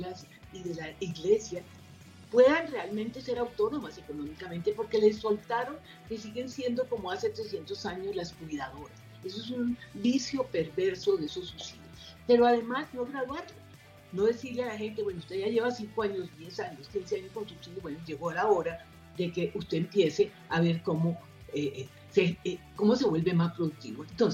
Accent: Caribbean Region, Colombia; Mire, yo soy costeña.

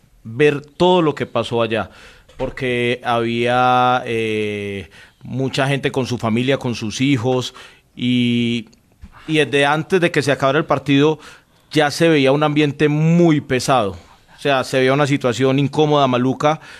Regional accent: Antioquia, Colombia; me duele como amante del fútbol y como paisa que soy

